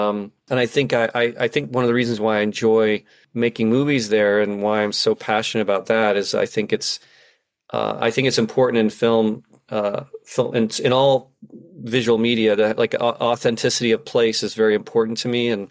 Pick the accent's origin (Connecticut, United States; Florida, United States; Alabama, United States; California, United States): Florida, United States; there was a little bit of a Huck Finn magic to growing up in South Florida for sure.